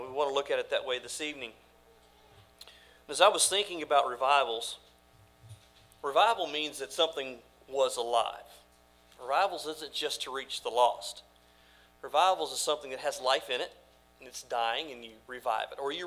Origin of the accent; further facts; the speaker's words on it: Mississippi, United States; born there; LaVon, my wife, was born in Pennsylvania, and I was born in Mississippi, and that's a whole other story how we ended up where we are